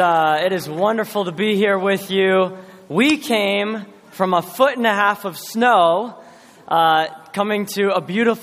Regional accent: Virginia, United States; Again, we are from Northern Virginia, very close to D.C.

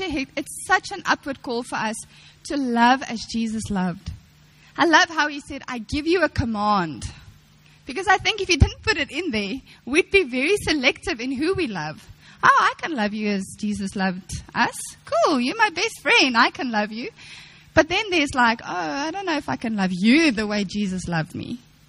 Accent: South Africa; being a South African, I can speak on this, not necessarily a Cape Townian

